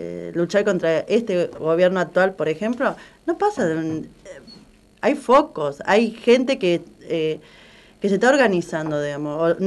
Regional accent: Córdoba, Argentina; ya que vengo de Córdoba, voy a hablar de un cordobés

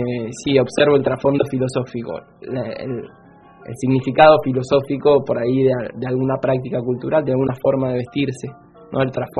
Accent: Trenque Lauquen, Buenos Aires Province, Argentina; also born or lived in Córdoba; yo soy de un pueblo que es Trenquelauquen, en la provincia de Buenos Aires. Soy originario de Córdoba, después fui a Trenquelauquen, me crié en Trenquelauquen.

